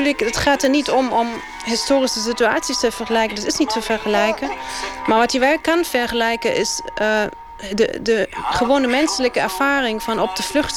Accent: Germany; dat gevoel van wat moet ik als Duitser eigenlijk?

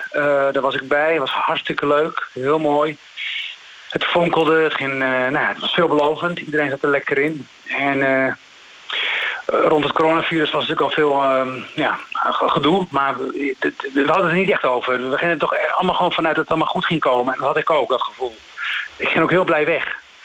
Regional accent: Amsterdam, North Holland, Netherlands; Opgroeiend in Amsterdam, Nieuw-West. Ik woon zelf in Nieuw-West, Amsterdam op dit moment.

